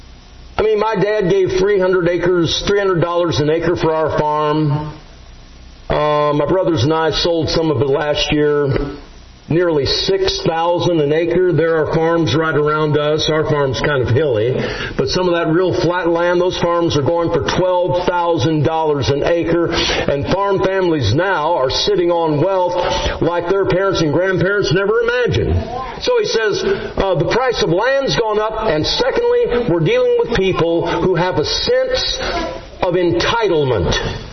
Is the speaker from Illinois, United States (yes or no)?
yes; Illinois, United States; I was born and raised in the Corn Belt back in Illinois. I live 3 miles from the farm where I grew up right now.